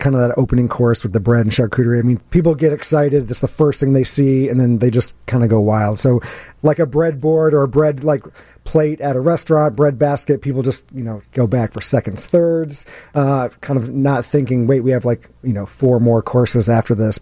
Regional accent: Peoria, Illinois, United States; I'm from Peoria, Illinois. So just the heart of Illinois, just a couple hours south of Chicago.

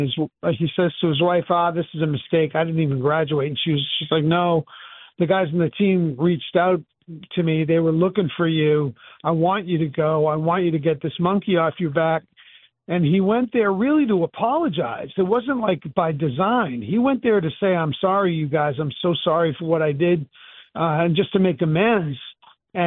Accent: Boston, Massachusetts, United States; I grew up in Boston, so I played three sports during the year.

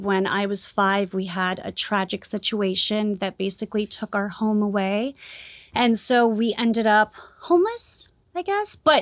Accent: New York City, New York, United States; And also growing up in New York City, there's so much there.

